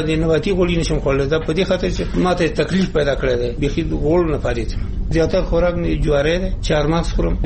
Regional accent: Nuristan, Afghanistan; مونږ د نورستان یو

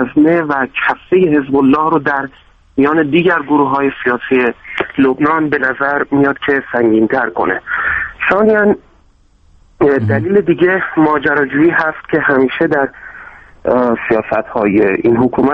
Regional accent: Iran; ما رو به عنوان ایرانی و به عنوان در واقع ساکنان کشور ایران

